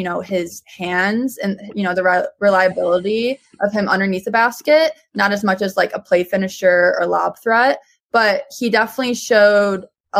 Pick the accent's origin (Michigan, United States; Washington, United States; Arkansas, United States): Michigan, United States; I'm from Michigan, so that's just like a shortened name that we call it.